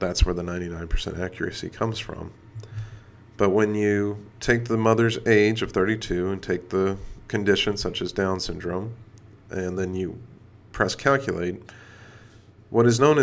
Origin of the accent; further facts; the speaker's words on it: Louisville, Kentucky, United States; I also went to high school here in my hometown of Louisville, Kentucky